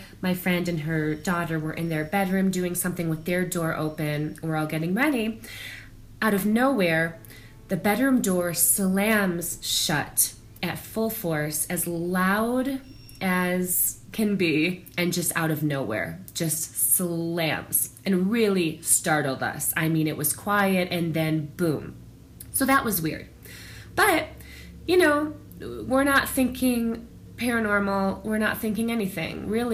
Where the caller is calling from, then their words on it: Santa Fe, New Mexico, United States; I'm calling from Santa Fe, New Mexico.